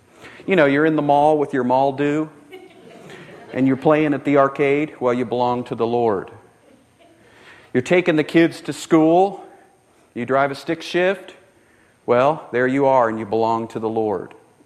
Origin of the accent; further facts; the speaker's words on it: Texas, United States; Is that just something that I grew up with in Texas?